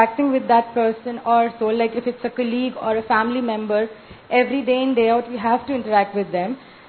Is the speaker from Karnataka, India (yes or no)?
yes; Bangalore, Karnataka, India; I'm from Bangalore.